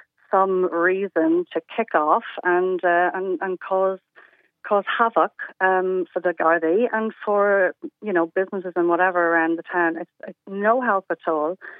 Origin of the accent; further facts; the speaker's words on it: Ireland; also born or lived in United Kingdom; now in Germany; I mean, I lived in the UK for years, and all I can say is, as an Irish person over there